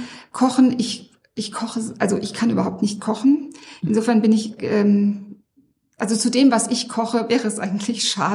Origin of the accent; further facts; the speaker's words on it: Frankfurt, Hesse, Germany; Ja, also ich bin ja gebürtige Frankfurterin. Ich komme also aus Hessen, bin in einem Vorort von Frankfurt und später im Taunus aufgewachsen